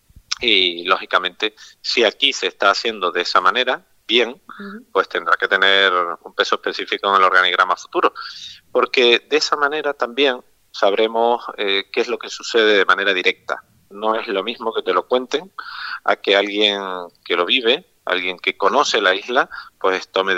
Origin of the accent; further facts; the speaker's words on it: Los Realejos, Canary Islands, Spain; Yo soy alcalde del municipio de Los Ralejos, soy de Los Ralejos